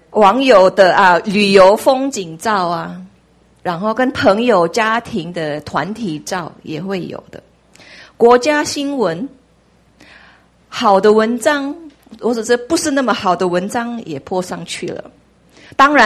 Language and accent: Chinese; Philippines; Chinese is a second language; 其实是一个外国人，我菲律宾华侨，所以我中文有一点 KK 的，所以万一有发音不准的话，请你们包容原谅我。